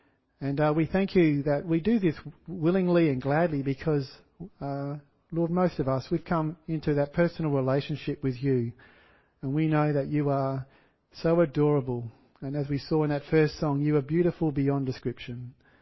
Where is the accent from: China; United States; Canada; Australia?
Australia; Corrigan, Western Australia; during my primary school years, I grew up in the country town of Corrigan.